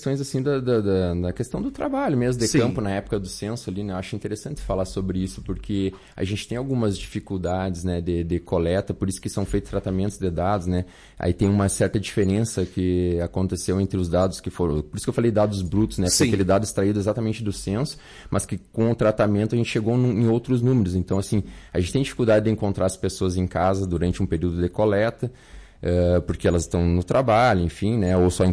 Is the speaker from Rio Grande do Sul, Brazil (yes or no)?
yes; Santa Maria, Rio Grande do Sul, Brazil; eu sou lá de Santa Maria, mas um lagoense há 18 anos, né?